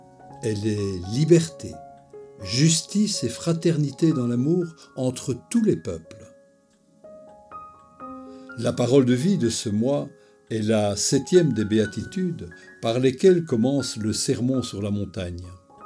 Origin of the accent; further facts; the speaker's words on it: Belgium; Et chez nous en Belgique, il y a eu, et cela continue